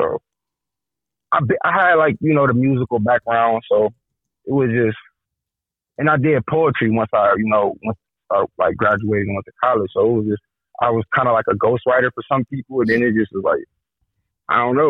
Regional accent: Grand Rapids, Michigan, United States; Yes, ma'am. Yep. Born and raised in Grand Rapids. Yep.

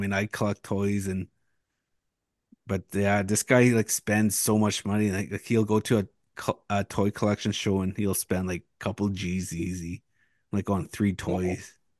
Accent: Moosonee, Ontario, Canada; I mean, I think I had like a Nintendo 64 growing up in Moosonee, but that was pretty much it.

